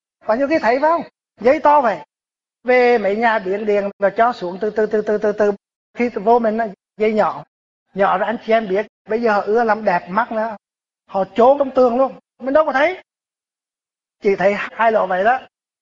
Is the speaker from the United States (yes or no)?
no; Canada; Tôi là người Canada. Anh nhớ ở bên Quebec á, là nơi thủy điện nhiều quá đấy.